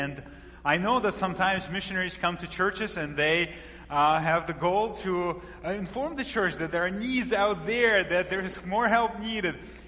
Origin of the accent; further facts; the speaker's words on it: Latvia; born there; English is a second language; I was born, as you will hear from my accent, I was born in Northern Europe, in the country, small country of Latvia. It's about 2 million people. And it used to be part of Soviet Union at that time.